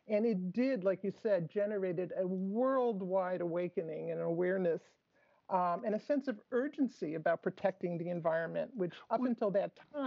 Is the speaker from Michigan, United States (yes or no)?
yes; Detroit, Michigan, United States; I grew up in Detroit.